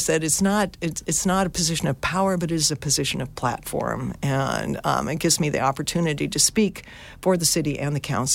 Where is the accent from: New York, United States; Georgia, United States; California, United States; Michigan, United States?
California, United States; Sonora; I grew up in Sonora, went to Sonora High, graduated in the class of 1966, go Wildcats, and spent most of my career in the Bay Area.